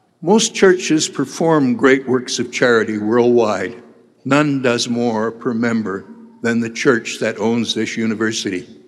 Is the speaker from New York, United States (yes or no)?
no; Park City, Utah, United States; to make my hometown, Park City, the wealthiest per capita in the state